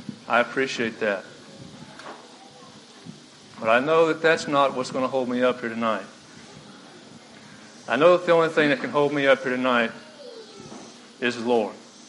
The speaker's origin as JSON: {"language": "English", "town": "La Ronge", "region": "Saskatchewan", "country": "Canada", "said": "I'm here with my wife, Tammy. And we're from LaRonger."}